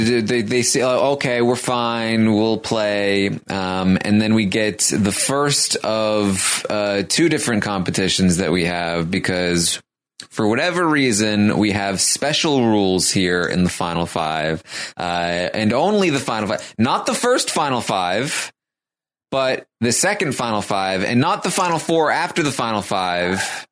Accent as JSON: {"language": "English", "country": "Australia", "said": "I'm an Australian Big Brother Twitter account"}